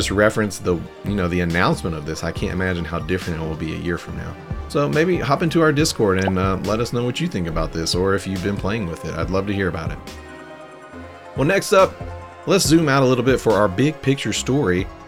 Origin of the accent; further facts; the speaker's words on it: Memphis, Tennessee, United States; I come from Memphis, Tennessee, and we often refer to roasting with the term checking.